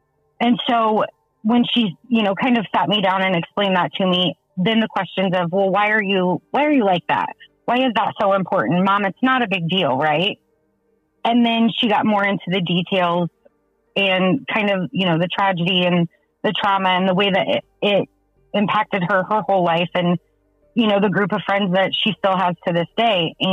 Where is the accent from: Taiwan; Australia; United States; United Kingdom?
United States; North Webster, Indiana; I grew up in the North Webster area.